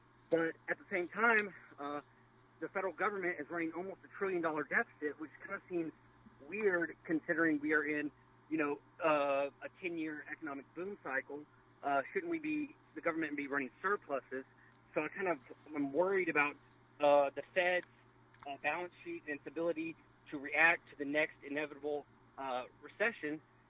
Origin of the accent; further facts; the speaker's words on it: Temple, Texas, United States; I'm from Temple.